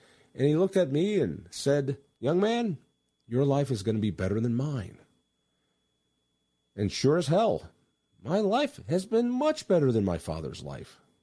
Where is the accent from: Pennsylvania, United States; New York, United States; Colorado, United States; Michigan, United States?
Colorado, United States; I grew up in Colorado.